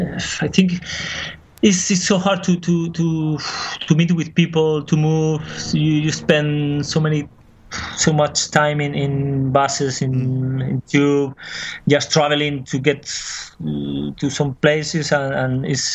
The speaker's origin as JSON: {"language": "English", "town": "Pamplona", "region": "Navarre", "country": "Spain", "second_language": "English", "moved": "yes", "lives_now": "London, United Kingdom"}